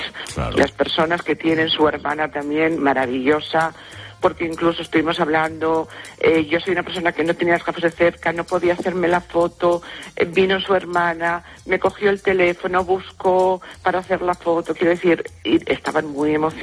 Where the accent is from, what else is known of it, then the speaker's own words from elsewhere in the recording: Oviedo, Asturias, Spain; soy de Oviedo